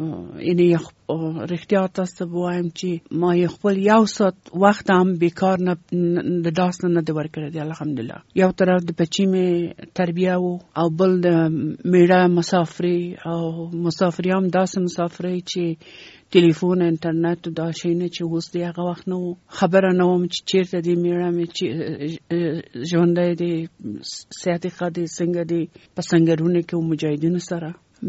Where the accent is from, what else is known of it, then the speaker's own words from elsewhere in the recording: Kabul, Afghanistan; زه د کابل یم او په کابل ښار کې پیدا شوم